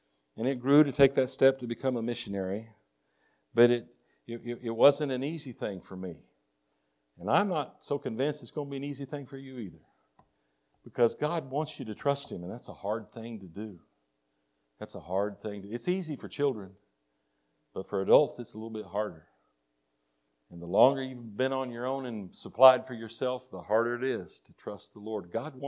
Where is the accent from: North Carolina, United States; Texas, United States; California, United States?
Texas, United States; accent: Texas; I still got my Texas accent.